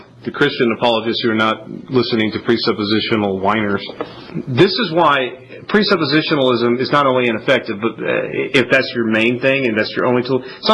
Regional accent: Arkansas, United States; Yeah, I'm from Arkansas. We don't like people who attack our friends

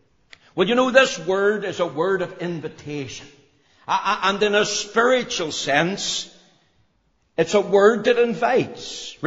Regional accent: Belfast, Northern Ireland, United Kingdom; also born or lived in Magherafelt; I was born in Macrofelt. So I'm a Macrofelt man.

